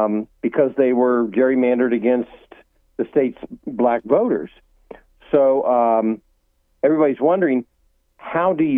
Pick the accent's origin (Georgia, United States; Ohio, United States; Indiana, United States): Ohio, United States; born or raised there